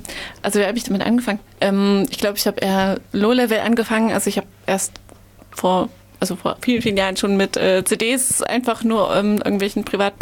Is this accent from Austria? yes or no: no; Halle, Saxony-Anhalt, Germany; Ich bin aus Halle